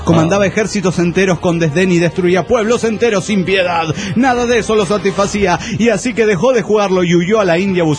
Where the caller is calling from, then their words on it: Juliaca, Puno, Peru; de Juliaca, Perú.